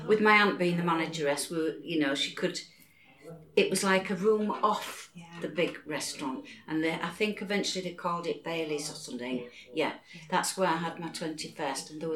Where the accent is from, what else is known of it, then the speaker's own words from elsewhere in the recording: Hull, Yorkshire and the Humber, United Kingdom; I live in Hull. I've always lived in Hull. I was born in East Hull